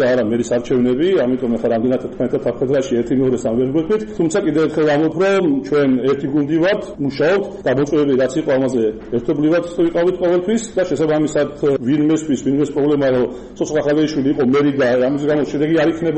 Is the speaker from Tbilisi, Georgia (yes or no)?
no; Kutaisi, Imereti, Georgia; ქუთაისი იქნება ყოველთვის ჩემი საზრუნავი, ჩემი მშობლიური ქალაქი